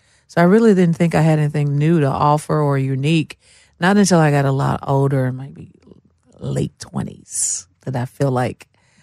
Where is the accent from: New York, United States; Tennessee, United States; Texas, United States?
Tennessee, United States; Memphis; Well, as a child growing up in Memphis, you know, music was everywhere